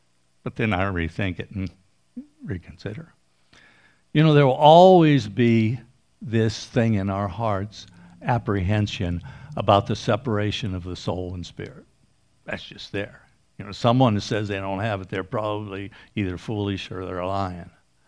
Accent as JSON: {"language": "English", "region": "Pennsylvania", "country": "United States", "said": "I'm from Western Pennsylvania, and I had a good friend who passed away about 10 years ago now."}